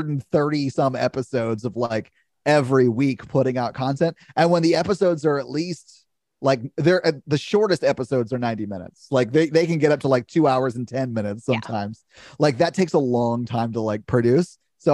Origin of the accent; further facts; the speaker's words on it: Nashville, Tennessee, United States; So I'm a podcaster from Nashville, Tennessee.